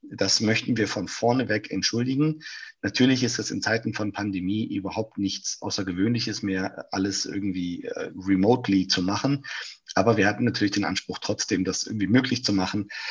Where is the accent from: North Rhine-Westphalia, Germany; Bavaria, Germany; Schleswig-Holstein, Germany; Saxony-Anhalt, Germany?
North Rhine-Westphalia, Germany; Düsseldorf; du wärst im schönen Nachbarort meiner Heimatstadt Düsseldorf, nämlich in Köln